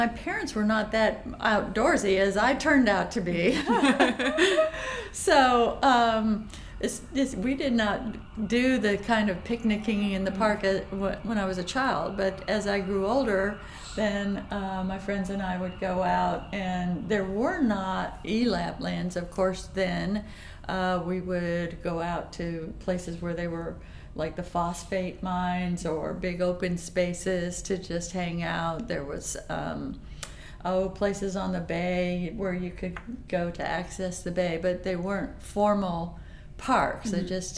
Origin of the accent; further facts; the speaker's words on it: Tampa, Florida, United States; Oh, I'm a fourth generation native of Tampa Bay. I grew up on Tampa Bay in South Tampa. And then about 20 years ago, I moved to the mouth of the Little Manatee River on Tampa Bay in South County.